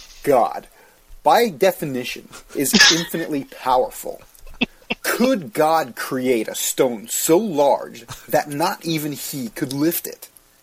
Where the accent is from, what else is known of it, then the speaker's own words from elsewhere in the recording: Philadelphia, Pennsylvania, United States; This week they talked about my hometown team, the Eagles, and I was super excited to listen to it.